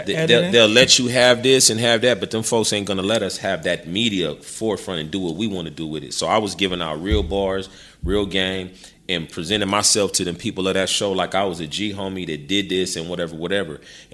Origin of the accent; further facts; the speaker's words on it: California, United States; so Mitch, what is it like growing up in Southern Cali in the gang culture?